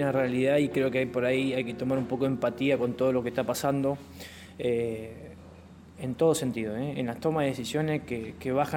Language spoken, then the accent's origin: Spanish; Entre Ríos, Argentina; me siento orgulloso de ser argentino, orgulloso de estar y tener el nombre en Santa Fe. Soy de Entre Ríos.